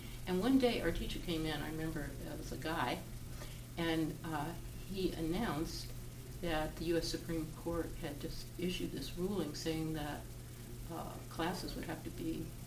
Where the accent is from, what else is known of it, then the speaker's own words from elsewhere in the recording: the South, United States; accent: Southern; I would point out that I was born and raised in the South. And even if my parents were born somewhere else, you couldn't call me a Yankee because I was a Southerner.